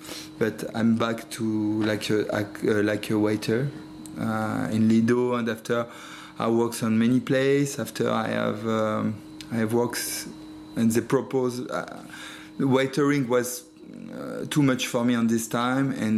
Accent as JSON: {"language": "English", "town": "Paris", "region": "Île-de-France", "country": "France", "tie": "born there", "second_language": "English", "said": "In Paris, yes. So that and that, I was born in Paris."}